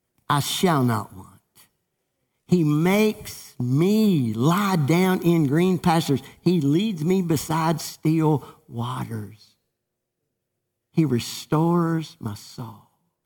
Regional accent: Ledbetter, Kentucky, United States; I was so blessed that when I came from Ledbetter to Hardin, I knew I was in a city church. I knew Hardin had money. Because see, in the country church where I was raised, our Heavenly Highway hymnal was soft cover.

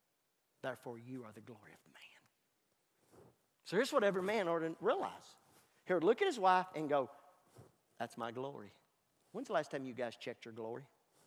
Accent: Scotland, United Kingdom; moved away; If I was still in my home country of Scotland

